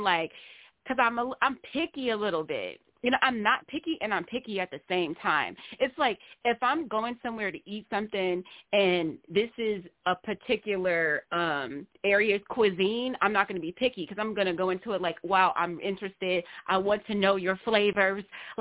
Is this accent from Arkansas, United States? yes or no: no; Louisiana, United States; And I'm from Louisiana. I grew up in Louisiana. And so I'm a Southern girl.